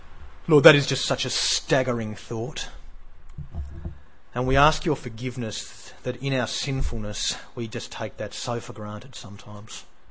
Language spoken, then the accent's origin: English; Australia; We began thinking about the concept of reconciliation and just how important it is for us as Australian people.